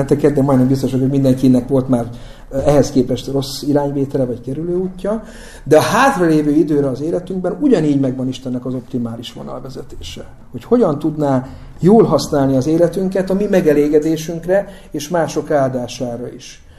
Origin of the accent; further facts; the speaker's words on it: Eger, Heves, Hungary; Én egri gyerek vagyok, azt mondtam is nektek, a Bükk mellett nőttem fel